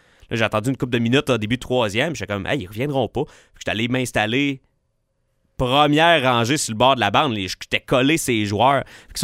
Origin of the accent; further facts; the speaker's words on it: Quebec, Canada; je le fais souvent pour retourner chez nous en Abitibi.